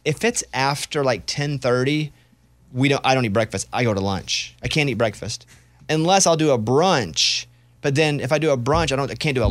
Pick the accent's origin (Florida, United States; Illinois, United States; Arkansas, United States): Arkansas, United States; Mount Pine; It's like growing up in Mount Pine, Arkansas. You go to field parties because there's nothing to do.